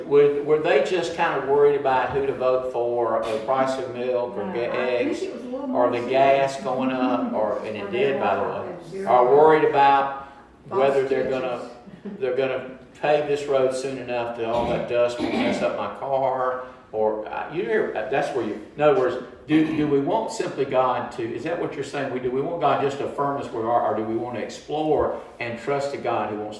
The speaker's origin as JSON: {"language": "English", "town": "Jackson", "country": "United States", "tie": "born or raised there", "said": "I growing up in Jackson at the time, I wanted to know"}